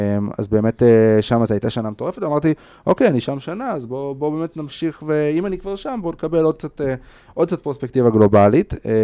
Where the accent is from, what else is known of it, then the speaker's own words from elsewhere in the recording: Katzrin, Northern District, Israel; ובאמת אז גדלתי בקצרין. הייתה ילדות מהממת. אין כמו קצרין